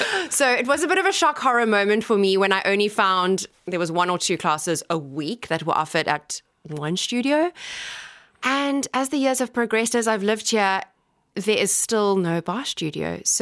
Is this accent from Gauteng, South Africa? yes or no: no; Cape Town, Western Cape, South Africa; moved away as an adult; now in Ireland; I am from Cape Town.